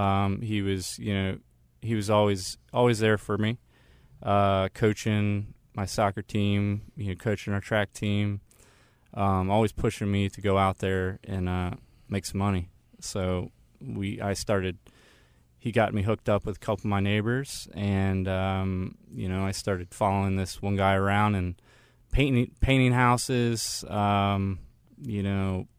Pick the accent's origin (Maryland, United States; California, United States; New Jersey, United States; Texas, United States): Maryland, United States; I grew up in Maryland.